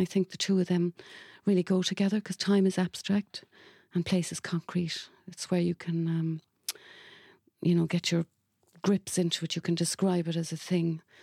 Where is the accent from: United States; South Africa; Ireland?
Ireland; Cork, Munster; accent: Cork; And I think Belfast is so infused into this story as well, which I had to... merger with my Cork accent.